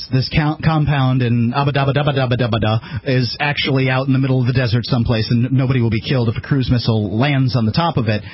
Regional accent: the South, United States; accent: country; And we use the country accent because we're from the South.

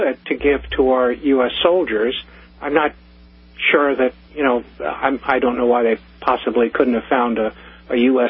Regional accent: United States; I'm an American

